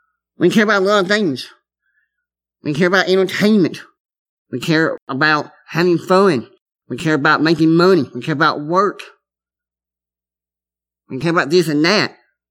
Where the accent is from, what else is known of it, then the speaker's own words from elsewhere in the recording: Alabama, United States; Now, I'm not a big hunter, but I grew up in Alabama, and I did used to deer hunt some.